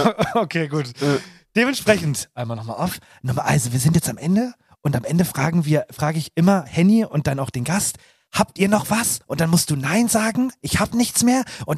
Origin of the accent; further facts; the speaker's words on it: Hamburg, Germany; Wie ist es so, Hamburg, wir kommen aus Hamburg